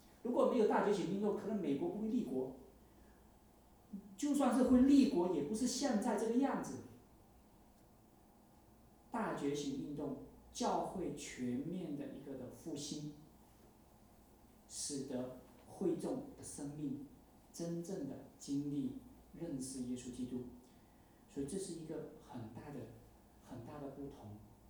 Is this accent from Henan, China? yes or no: no; Guangdong, China; also born or lived in Singapore / Taiwan; 其实我在中国大陆我待过，我在新加坡待过，因为我是广东人，其实我相当熟悉香港的教会，我在台湾有一段时间也待过